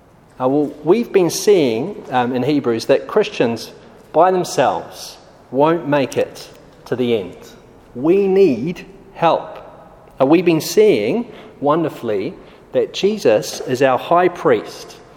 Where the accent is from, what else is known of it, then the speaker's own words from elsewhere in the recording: New Zealand; now in London, United Kingdom; Married to Christabel, got two kids, and I'm from New Zealand, hence the strange accent.